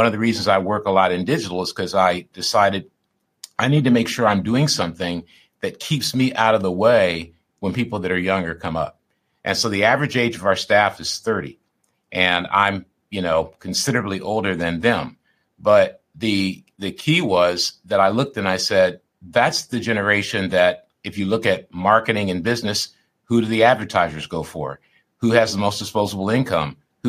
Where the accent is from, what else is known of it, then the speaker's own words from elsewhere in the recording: Michigan, United States; And I grew up in Michigan and I grew up with coaches that were very disciplined